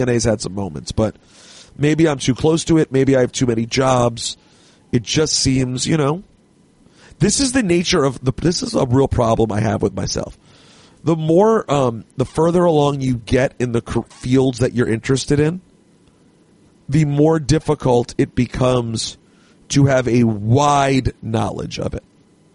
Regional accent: Jamaica; I'm Jamaican.

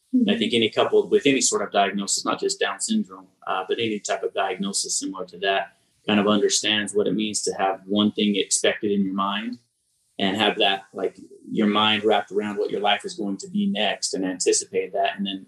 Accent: Salt Lake City, Utah, United States; Born and raised in Salt Lake City.

